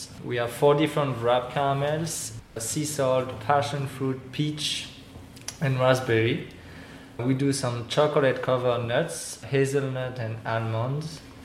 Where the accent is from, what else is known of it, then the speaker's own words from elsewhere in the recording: France; English is a second language; now in Woodstock, United States; I'm from France. I'm from the west side of France.